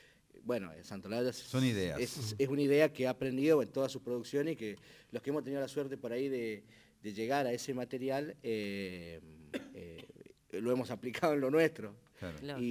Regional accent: Mendoza, Argentina; now in Buenos Aires, Argentina; Sí, soy mendocino andado también, pero mendocino.

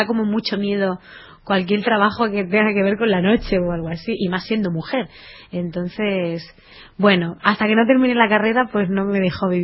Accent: Albacete, Castilla-La Mancha, Spain; soy de La Mancha, de la tierra del Quijote.

